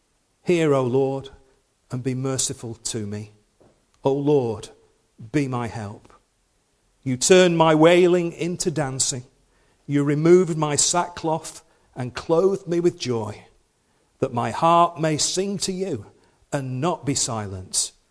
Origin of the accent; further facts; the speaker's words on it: United Kingdom; Even a stiff upper lip, being British, doesn't get us away from what churns within our hearts.